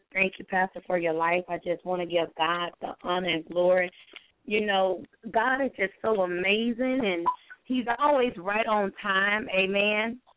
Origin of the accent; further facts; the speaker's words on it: the South, United States; So I do talk fast because I am from the South